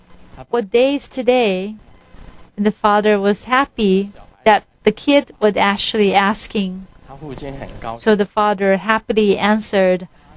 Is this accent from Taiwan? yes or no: yes; Taiwan; English is a second language; And this flood, the disaster of Taiwan, of course, is my hometown.